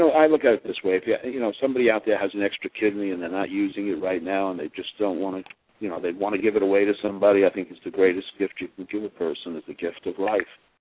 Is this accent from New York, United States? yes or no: yes; New York, United States; accent: New York; it's hard to understand that with my New York accent, I know.